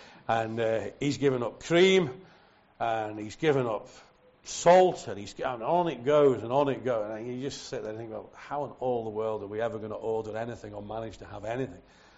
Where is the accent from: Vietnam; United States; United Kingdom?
United Kingdom; Liverpool, North West England; also born or lived in Scotland; the little assembly that I was brought up in Liverpool, and then the one I was first in Scotland